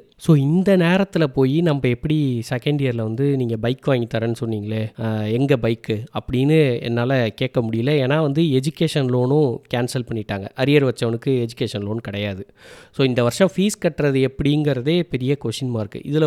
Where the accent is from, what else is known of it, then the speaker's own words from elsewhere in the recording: Mayiladuthurai, Tamil Nadu, India; என் சொந்த ஊர் மயிலாடுதுறை, ஸோ இங்கேயே ஒரு இன்ஜினியரிங் காலேஜ் இருக்குது